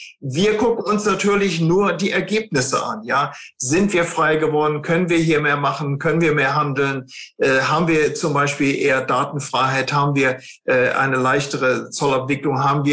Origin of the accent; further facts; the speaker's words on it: Germany; wenn man sich den Gini-Faktor anguckt, wir sind ja Deutsche bei 28, die sind bei über 50 zum Teil.